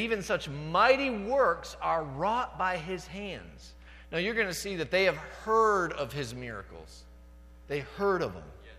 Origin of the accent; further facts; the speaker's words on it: Jamestown, New York, United States; Jamestown is my hometown. I grew up here. Went away to Fredonia for 5 years, you know, to get educated, whatever. Came back to the town as an elementary school teacher.